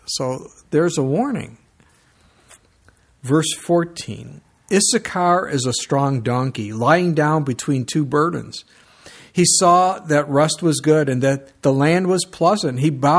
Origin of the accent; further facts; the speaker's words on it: Chicago, Illinois, United States; You know, I came from Chicago, okay? We didn't fling a lot of manure around in Chicago.